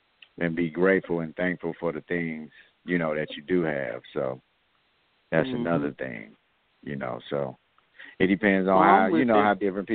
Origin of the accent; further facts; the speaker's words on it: United States; that's how we was raised here in American culture